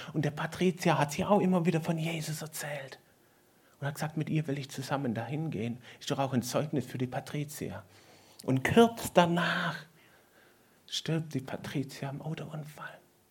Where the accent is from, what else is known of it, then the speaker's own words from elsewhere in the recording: Baden-Württemberg, Germany; bei uns im Schwabenland, ja, wenn mit 5 Kinder aufwächst, dann wohnt man manchmal dann halt in einem Haus